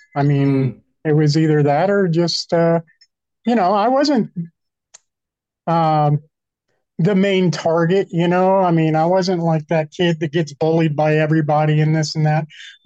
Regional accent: Florida, United States; So I grew up in Florida. I had a pretty tough upbringing because I did go to regular school.

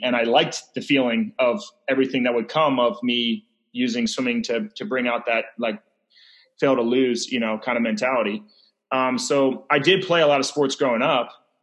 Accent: Philadelphia, Pennsylvania, United States; We grew up in Philadelphia, so we would go to the Jersey Shore, the clean side.

